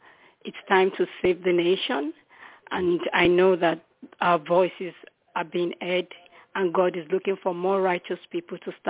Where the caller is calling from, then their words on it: Florida, United States; Yes, I'm calling you from Florida. I'm now in Florida.